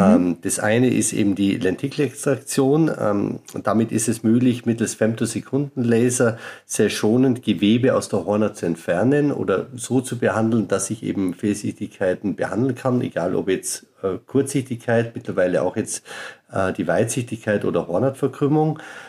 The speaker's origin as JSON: {"language": "German", "country": "Austria", "said": "Ich war, wie gesagt, lang als Österreicher in Deutschland tätig, in der Augenklinik der LMU München."}